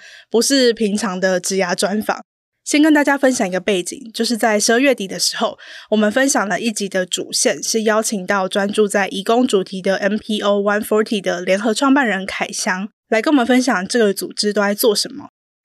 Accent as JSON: {"language": "Chinese", "country": "Taiwan", "said": "我自己作为台湾人"}